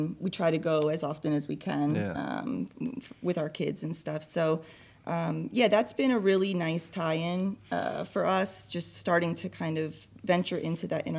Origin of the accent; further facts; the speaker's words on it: Italy; now in Reading, United Kingdom; I'm originally from Italy, so I definitely love an Italian car.